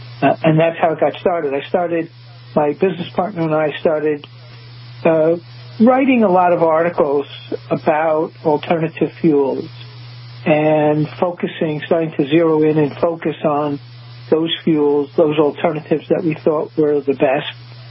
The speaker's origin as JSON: {"language": "English", "town": "Brooklyn", "region": "New York", "country": "United States", "tie": "born or raised there", "said": "Growing up in Brooklyn, sometimes people say to me, well, how did you get this knowledge about ethanol?"}